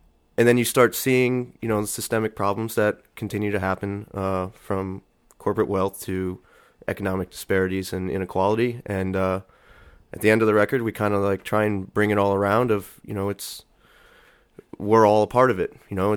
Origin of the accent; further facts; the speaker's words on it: Connecticut, United States; Yeah, I grew up in New England.